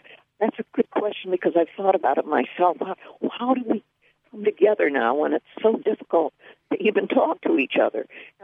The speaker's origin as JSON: {"language": "English", "region": "Midwest", "country": "United States", "said": "I'm from the Midwest."}